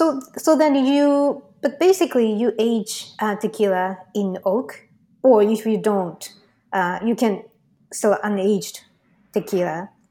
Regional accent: Tama, Tokyo, Japan; It's a nice area. I grew up in Tama City, so

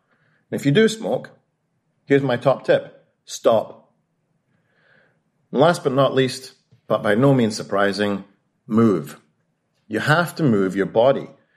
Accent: United Kingdom; being British

